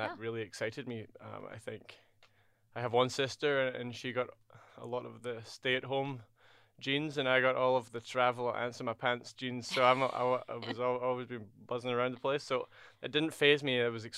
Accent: Scotland, United Kingdom; moved away as an adult; now in United States; Well, I am from Scotland, just outside of Glasgow. I've been in the US for almost 8 years now.

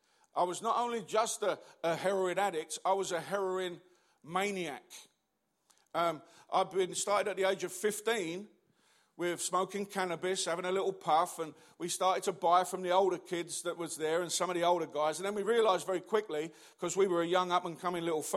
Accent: London, United Kingdom; I come from the East End.

